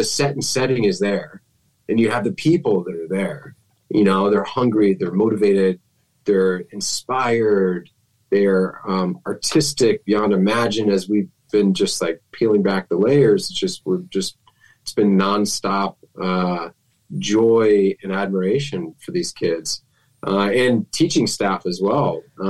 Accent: Hampton, Virginia, United States; was born and raised in Hampton, Virginia. I went to high school in Yorktown, just not down the street, but I guess we'll just say down the road.

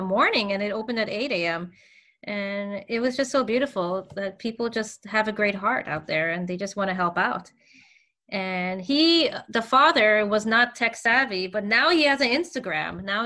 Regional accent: New York, United States; And I don't really know Texas that much because I'm from New York

